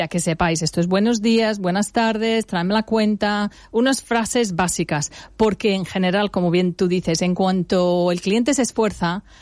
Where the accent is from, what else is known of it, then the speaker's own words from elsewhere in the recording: England, United Kingdom; Bueno, a mí personalmente no, porque soy inglesa